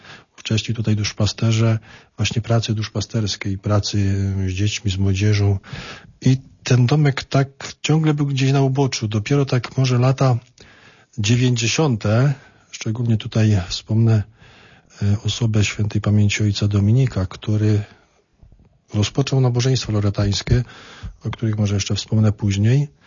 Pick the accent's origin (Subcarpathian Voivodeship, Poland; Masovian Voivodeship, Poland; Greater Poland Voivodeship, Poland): Subcarpathian Voivodeship, Poland; jako że pochodzę z diecezji przemyskiej